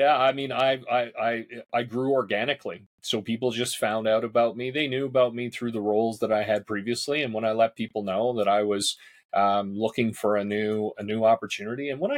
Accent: St. John's, Newfoundland and Labrador, Canada; Yeah, I grew up in Newfoundland. So the easternmost city in Canada, St. John's, Mount Pearl. And so that's where it all began.

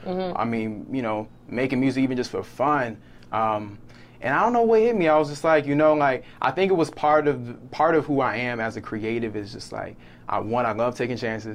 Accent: Maryland, United States; now in Atlanta, United States; So I'm from like Howard County, Maryland. So it's like like a suburban area.

